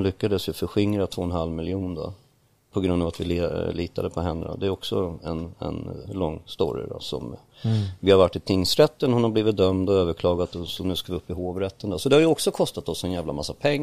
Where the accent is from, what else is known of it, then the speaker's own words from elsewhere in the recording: Hägersten, Stockholm County, Sweden; så jag växte upp i Hägersten.